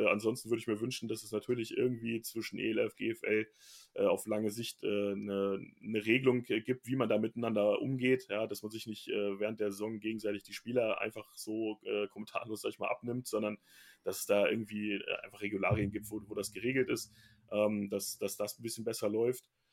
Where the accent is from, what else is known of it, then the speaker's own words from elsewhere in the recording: Bielefeld, North Rhine-Westphalia, Germany; born there; Ja, weil ich ja offensichtlich da geboren bin und darüber gibt es auch schriftliche Nachweise. Also muss es da irgendwas geben. Also mein Vater wohnt auch noch in der Nähe. Dementsprechend weiß ich definitiv, dass es Bielefeld gibt.